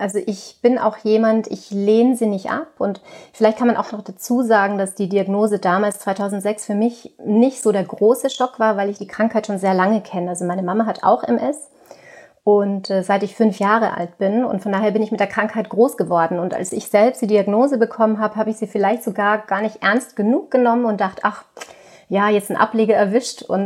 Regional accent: Tyrol, Austria; now in Germany; Ursprünglich komme ich aus Tirol und da sitze ich übrigens jetzt gerade auch in meinem alten Kinderzimmer

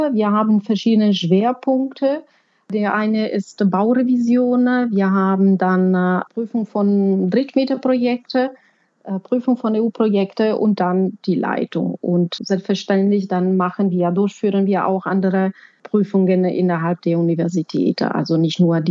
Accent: Italy; now in Berlin, Germany; Ich komme ursprünglich aus Italien. Ich bin jetzt seit 2011 in Deutschland. In der Zwischenzeit habe ich auch meine deutsche Nationalität

